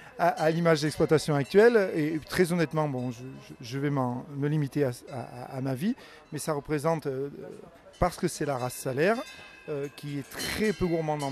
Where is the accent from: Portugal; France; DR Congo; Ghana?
France; Auvergne-Rhône-Alpes; je suis originaire du Cantal, de la région de Mauriac.